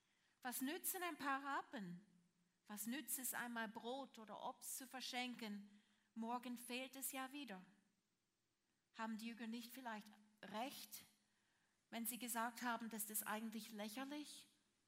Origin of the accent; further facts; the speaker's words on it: Switzerland; Aber das ist bei uns in der Schweiz auch so.